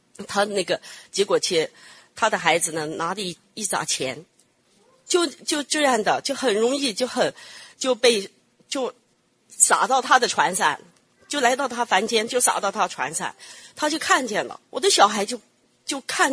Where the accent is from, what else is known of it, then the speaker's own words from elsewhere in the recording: Kunming, Yunnan, China; 这个是有一次呢，那个时候是围海造田，我在昆明长大嘛，围海造田那个时候就是解放以后围海造田